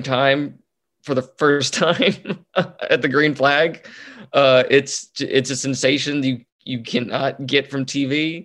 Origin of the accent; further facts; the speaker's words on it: Texas, United States; I've lived my entire life, except for 1 year, in the South. I was raised in North Texas.